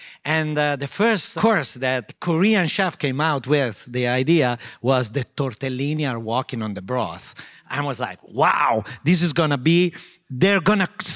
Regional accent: Modena, Emilia-Romagna, Italy; English is a second language; Of course. I grew up in Modena.

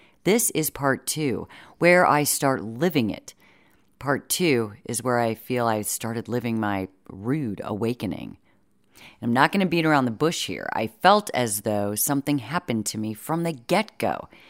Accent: Florida, United States; I'm from Florida, Aiden's from Georgia, and we met at Emory University.

